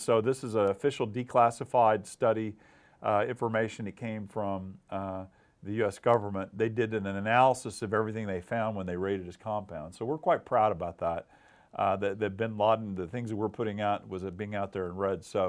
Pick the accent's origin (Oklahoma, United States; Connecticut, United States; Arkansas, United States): Oklahoma, United States; But the other part is growing up in Oklahoma and striving to go on and do something else.